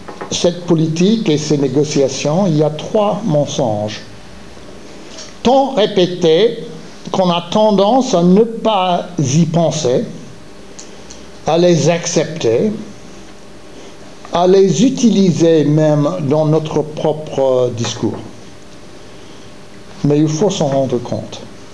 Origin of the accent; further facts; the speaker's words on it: Greece; Je viens de Grèce